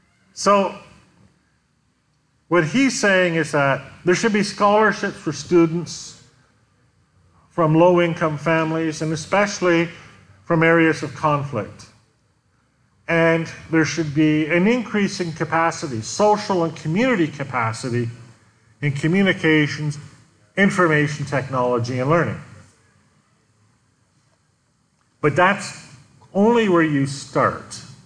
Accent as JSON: {"language": "English", "country": "Canada", "said": "speaking to you as a Canadian telling Colombians how to find peace"}